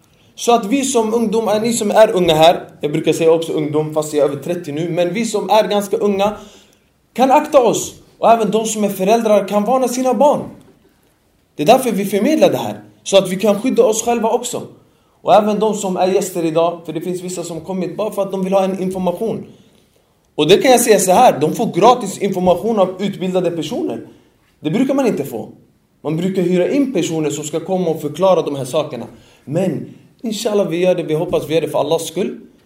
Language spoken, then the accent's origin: Swedish; Sweden; jag är ändå från Sverige, jag är född här. Även om min familj är blandade från Afrika och Europa och så vidare. Vi är ganska blandade i min släkt och familj. Men jag är ändå svensk, jag är ändå född här. Det är det språk jag kan bäst.